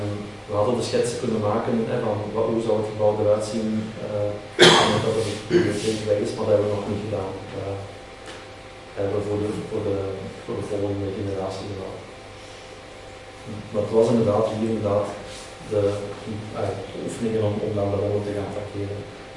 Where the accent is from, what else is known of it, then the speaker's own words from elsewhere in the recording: Vosselaar, Flanders, Belgium; born there; mijn Vosslaar, mijn gemeentedorp, mijn geboortedorp, gemeente Noordwijk ook.